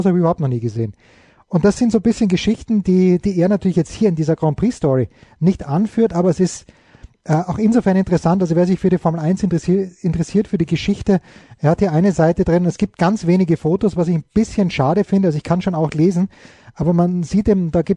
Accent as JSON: {"language": "German", "country": "Austria", "said": "als Österreicher ist man natürlich sozialisiert worden, wenn man als junger Österreicher in den 70er Jahren noch wirklich jung und beeinflussbar war."}